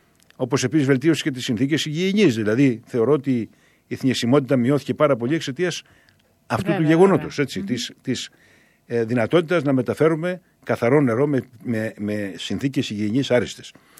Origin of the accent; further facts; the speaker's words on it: Greece; Πρώτον σαν Έλληνας, διότι η χώρα και ιδιαίτερα η νότια χώρα ζει σε συνθήκες έλλειψης νερού